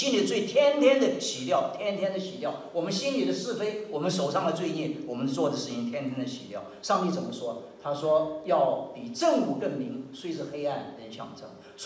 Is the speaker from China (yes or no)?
no; Taiwan; 我们从台湾来的孩子就当兵，男孩当兵的啊。